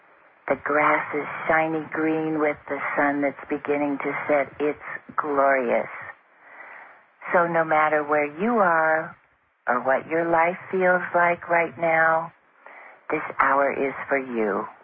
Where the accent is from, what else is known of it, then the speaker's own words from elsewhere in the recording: Colorado, United States; And, you know, I grew up in Colorado, and I remember driving home one night